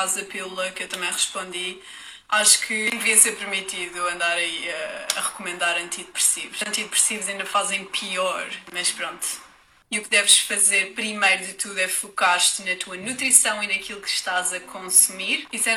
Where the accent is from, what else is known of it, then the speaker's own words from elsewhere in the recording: Parede, Lisbon, Portugal; tenho 22 anos, sou da Parede, Cascais.